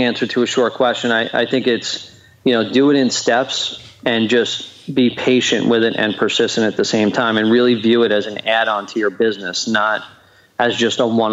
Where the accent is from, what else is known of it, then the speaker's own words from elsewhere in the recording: New York, United States; you're from South Florida, I'm from New York.